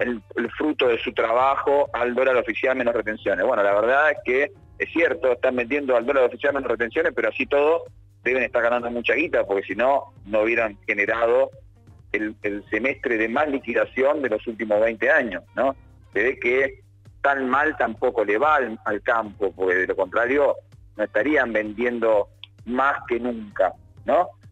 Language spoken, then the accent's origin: Spanish; Argentina; porque yo soy un trabajador argentino